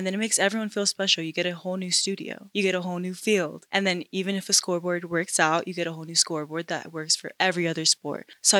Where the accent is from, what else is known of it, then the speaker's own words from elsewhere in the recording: Florida, United States; now in Utah, United States; because originally I am from Florida. So moving from there to here, it is a big difference.